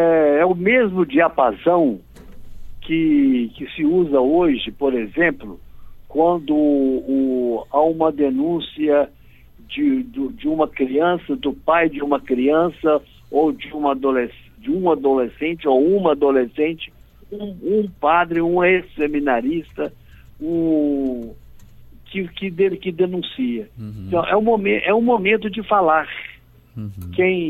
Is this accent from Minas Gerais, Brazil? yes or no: no; Alegre, Espírito Santo, Brazil; eu vim do interior do Espírito Santo, numa cidade pequena chamada Alegre, perto de Cachoeiro do Itapemirim.